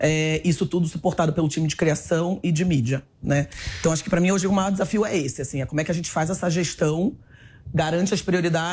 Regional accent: Rio de Janeiro, Brazil; now in São Paulo, Brazil; quem talvez vai me identificar vai ver que eu sou do Rio de Janeiro, mas já estou há 15 anos em São Paulo, então...

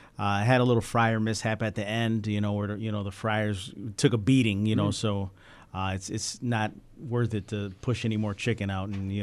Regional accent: Niagara Falls, New York, United States; No. Born and raised in Niagara Falls.

